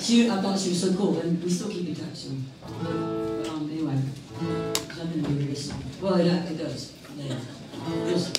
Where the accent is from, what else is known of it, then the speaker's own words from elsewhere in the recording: Georgia, United States; this is a tune about growing up in Georgia